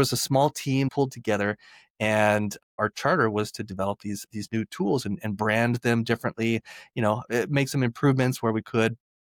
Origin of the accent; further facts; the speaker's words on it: Hawaii, United States; I grew up in Hawaii and there were, you know, beautiful waves and beaches and the weather was perfect every day.